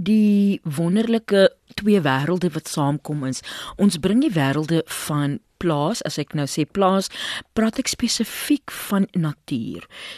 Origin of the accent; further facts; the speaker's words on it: Worcester, Western Cape, South Africa; accent: Boland; ek is 'n woestermeisie. Ek is 'n Bolander. Jy weet, en wanneer dit kom by spraak en taal, dan is ons Bolanders mos maar 'n bietjie anders in ons delivery. Ons klink 'n bietjie meer suiwer, alhoewel ons bruin is.